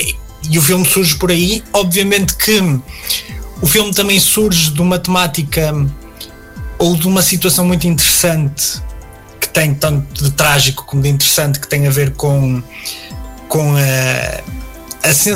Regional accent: Portugal; preocupa-me também enquanto português este crescimento insidioso de certas ideologias

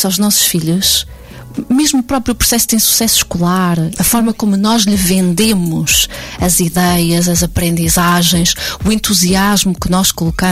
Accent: Seia, Guarda, Portugal; moved away as an adult; Eu sou de Ceia

